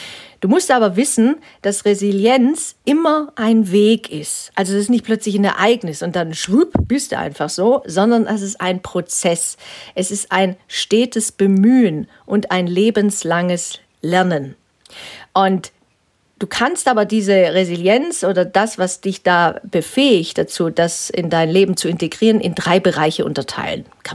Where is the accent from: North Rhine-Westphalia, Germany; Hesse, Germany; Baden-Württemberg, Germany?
Baden-Württemberg, Germany; ich bin eben im Schwäbischen aufgewachsen und da hatten wir direkt vor der Haustür einen Wald